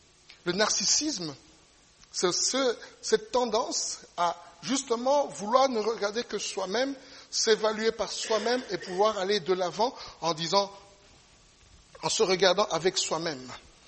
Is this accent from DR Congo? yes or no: yes; DR Congo; moved away; Dans mon pays d'origine, au Congo, c'était la même chose avec le président Mobutu.